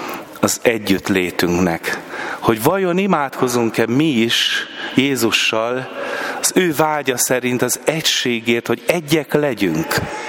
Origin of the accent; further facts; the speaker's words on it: Hungary; now in Switzerland; itt Svájcban nem csak azért, mert minden missziónak nehéz, hanem mert mi magyarok is vagyunk